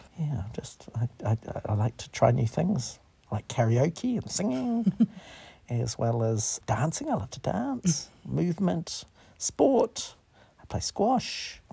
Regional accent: New Zealand; born or raised there; also born or lived in India

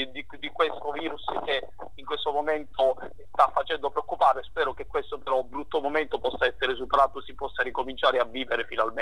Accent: Enna, Sicily, Italy; vivo in Veneto, ma sono un siciliano puro sangue. Sono originario di Enna.

